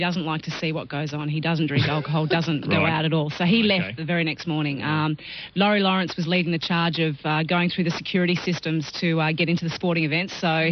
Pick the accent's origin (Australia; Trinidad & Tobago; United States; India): Australia; Melbourne, Victoria; now in Sydney, Australia; I grew up in Melbourne. I've moved to Sydney, so I don't really know.